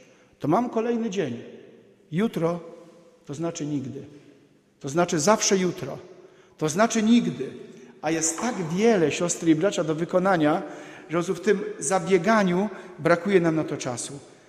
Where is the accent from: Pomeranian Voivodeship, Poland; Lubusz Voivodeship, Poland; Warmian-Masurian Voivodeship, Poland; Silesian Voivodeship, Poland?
Pomeranian Voivodeship, Poland; Gdynia; powiedziałem, że jestem z Gdyni, ale powiedziałem to z dumą.